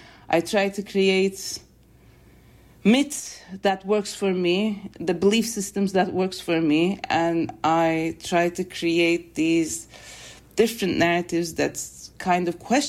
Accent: Istanbul, Turkey; English is a second language; Because I was raised in Istanbul and like raised in the system of the like Turkish educational, national educational system

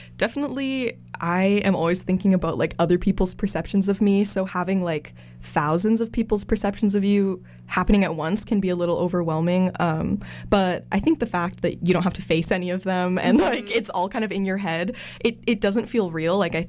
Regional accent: Coquitlam, British Columbia, Canada; I am a musician from Coquitlam. I also go to SFU. I'm an English major.

